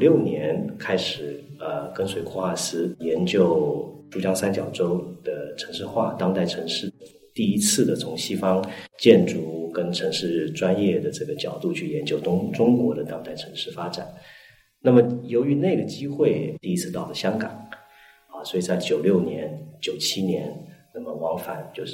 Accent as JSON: {"language": "Chinese", "country": "Taiwan", "said": "我们因为都有东岸的背景，然后又有当然更早我们都是来自于台湾的这样的背景"}